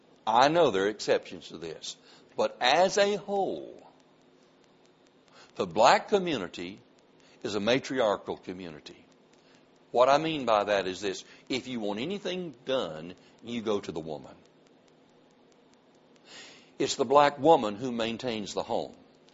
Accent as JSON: {"language": "English", "region": "the South", "country": "United States", "tie": "born or raised there", "said": "And since I was raised in the South, I've been around blacks all my life."}